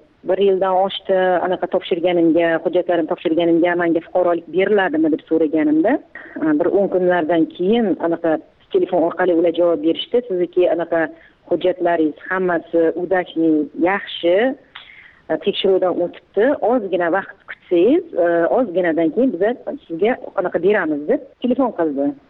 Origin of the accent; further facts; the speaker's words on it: Kazakhstan; now in Uzbekistan; o'zim tug'ilib o'sgan yurtimga bora olmayman. Borishim uchun ana Qozog'iston Respublikasining posolstvosiga borib viza ochirishim kerak.